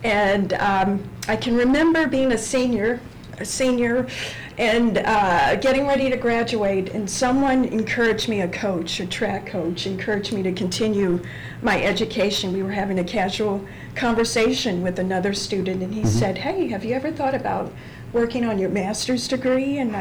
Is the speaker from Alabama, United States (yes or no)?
no; Texas, United States; I'm originally from Texas, and I graduated a while ago from Westbrook High School.